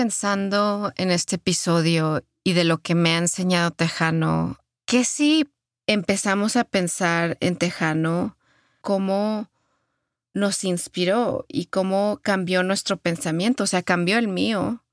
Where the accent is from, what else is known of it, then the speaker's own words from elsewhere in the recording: Ciudad Juárez, Chihuahua, Mexico; born there; Pero para mí, como norteña mexicana, porque nací en Ciudad Juárez